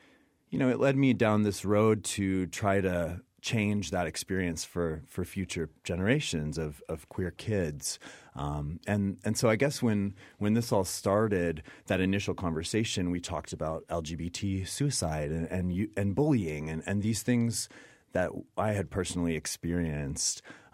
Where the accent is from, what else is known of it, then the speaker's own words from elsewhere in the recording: Midwest, United States; Well, I mean, I was raised in the Midwest. My father was a pastor in a very conservative evangelical home.